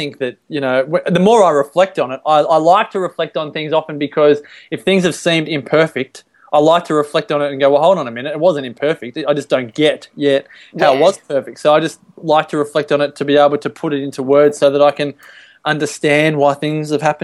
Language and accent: English; Victoria, Australia; I grew up in Victoria.